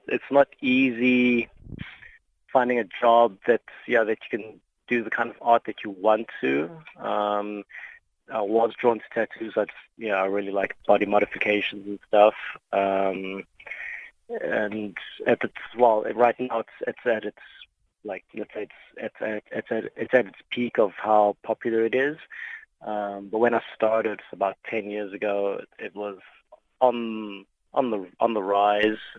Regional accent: Amsterdam, North Holland, Netherlands; I'm from Amsterdam

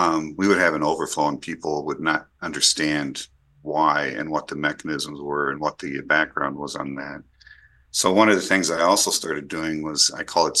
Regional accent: Illinois, United States; by my home state, Illinois and Chicago.

